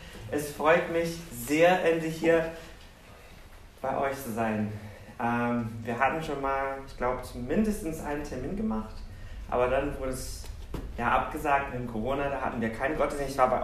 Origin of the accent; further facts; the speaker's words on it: Brazil; first language Portuguese; German is a second language; now in Germany; das ist ja meine Frau Jaycee. Wir kommen aus Brasilien. Meine Muttersprache ist Portugiesisch, also die von ihr auch. Wir sind in Deutschland schon seit, wir sind nach Deutschland 2016 gekommen.